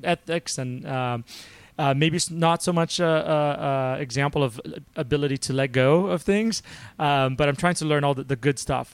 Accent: Rio de Janeiro, Brazil; But my growing up in Rio was very just normal.

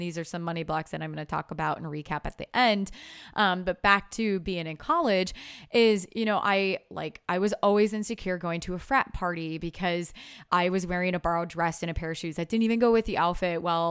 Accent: Dubuque, Iowa, United States; I grew up in Dubuque, Iowa. It was a town of 60,000 people.

